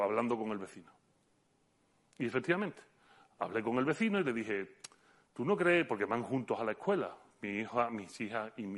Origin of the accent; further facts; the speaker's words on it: Utrera, Andalusia, Spain; voy a empezar un programa piloto en mi pueblo, en Utrera